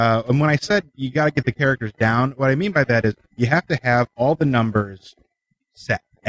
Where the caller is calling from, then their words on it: Iowa City, Iowa, United States; I'm from Iowa City.